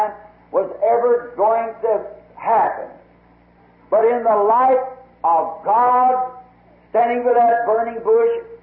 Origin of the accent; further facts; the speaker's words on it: United States; I'm an American too, and it's the loveliest land in the country. Although it's backslidden state, this is my home.